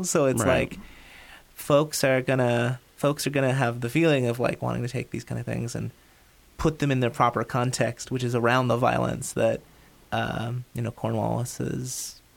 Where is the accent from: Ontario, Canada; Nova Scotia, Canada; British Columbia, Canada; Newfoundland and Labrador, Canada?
Newfoundland and Labrador, Canada; I'm originally from Newfoundland